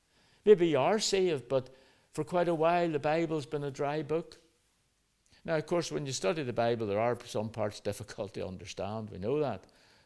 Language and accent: English; Belfast, Northern Ireland, United Kingdom; I grew up in Belfast as a boy.